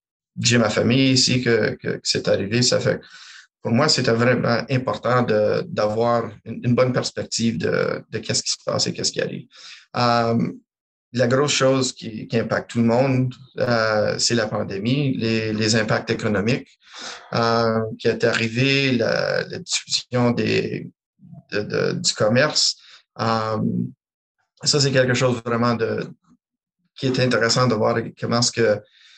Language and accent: French; Sudbury, Ontario, Canada; je suis originaire de Sudbury, de la région nord de l'Ontario, à près de 200 km de la frontière du Québec. Famille francophone dans une communauté que, quand j'étais jeune, on était à peu près 60% de la communauté s'indiquait francophone.